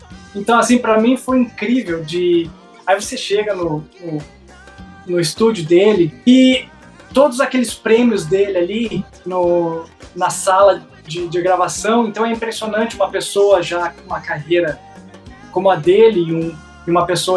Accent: Brazil; Eu falei: bom, Stanley, eu sou brasileiro e sou percussionista brasileiro.

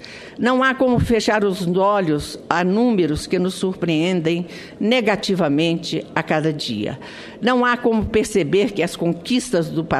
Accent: Brazil

